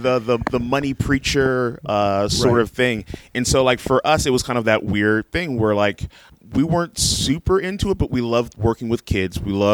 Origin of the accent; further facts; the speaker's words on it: Inglewood, California, United States; And I was 5 minutes from the Rodney King riots. I like drove through that.